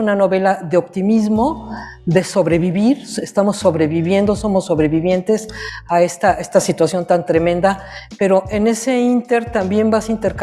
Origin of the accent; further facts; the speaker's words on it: Mexico; Como mexicana, además, te agradezco mucho mencionar